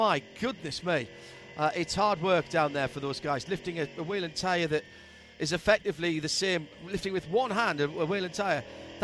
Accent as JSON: {"language": "English", "town": "Sunderland", "region": "North East England", "country": "United Kingdom", "said": "They never let me forget the fact I'm from Sunderland"}